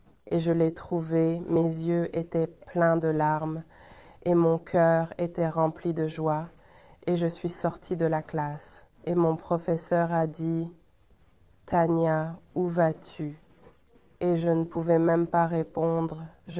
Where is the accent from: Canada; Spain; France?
Canada; Je suis canadien. Je ne connais que ma mère.